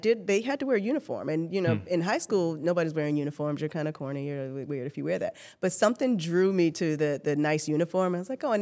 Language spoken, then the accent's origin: English; New York, United States; born there; Well, by way of Brooklyn, I was born in New York. I was a little seed in New York.